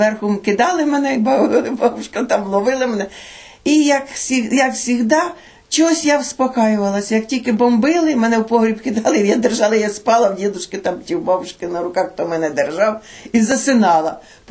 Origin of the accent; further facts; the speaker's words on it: Boznivka, Kirovohrad Oblast, Ukraine; born there; Я 42-го року народження. Народилася в Кіровоградському районі Кіровоградської області, село Бознівка, за 15 кілометрів від Кіровограда. Там це моя родина.